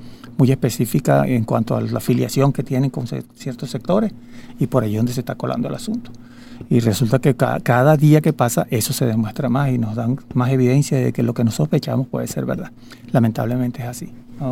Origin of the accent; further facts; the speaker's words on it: Venezuela; nuestras posiciones como venezolanos que también somos